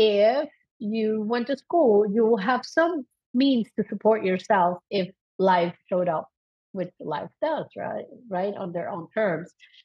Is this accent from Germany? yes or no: no; Caracas, Capital District, Venezuela; first language Spanish; English is a second language; moved away as an adult; also born or lived in United States; And so I was raised in Caracas, the capital of the country. We did not have the financial means to visit America.